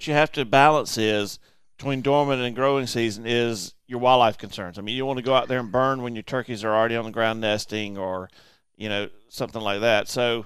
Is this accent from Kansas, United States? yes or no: yes; Kansas, United States; now in South Carolina, United States; I mean, we're from Kansas. What's an invasive tree?